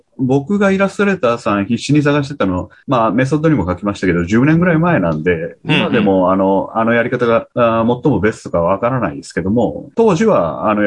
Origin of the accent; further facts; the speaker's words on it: Kochi, Japan; そうですね、土佐の人間切れやすい